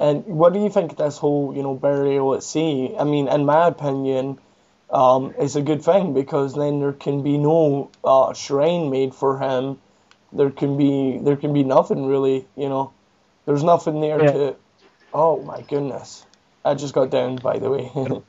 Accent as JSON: {"language": "English", "country": "United Kingdom", "said": "I'm British, so as a Brit, I look at this as, it's a great achievement for the world"}